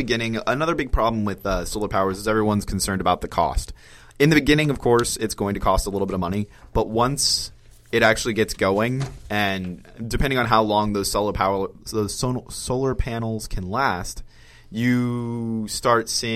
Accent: Fresno, California, United States; And, like, I come from Fresno. So in Fresno, it gets really hot.

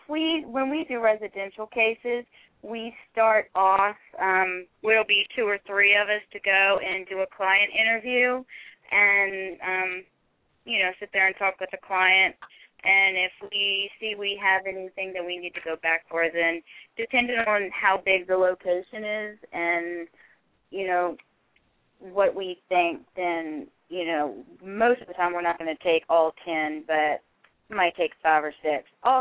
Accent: the South, United States; I grew up in the South and still

